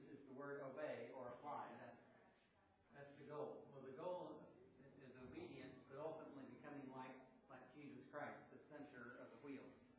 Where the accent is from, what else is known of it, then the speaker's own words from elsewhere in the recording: Oklahoma City, Oklahoma, United States; I'm a layman from Oklahoma City, Oklahoma, and an elder at Heritage Baptist Church.